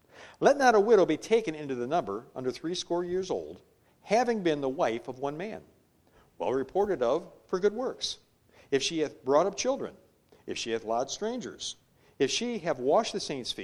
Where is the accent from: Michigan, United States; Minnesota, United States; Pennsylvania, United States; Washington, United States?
Michigan, United States; Detroit; I'm from Detroit. In Detroit, they support all unmarried women.